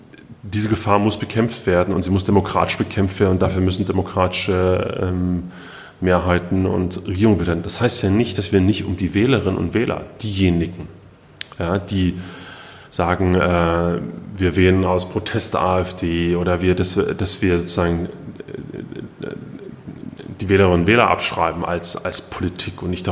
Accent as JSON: {"language": "German", "region": "East Germany", "country": "Germany", "said": "ob das nicht eine Schande eigentlich für uns als Ostdeutsche ist."}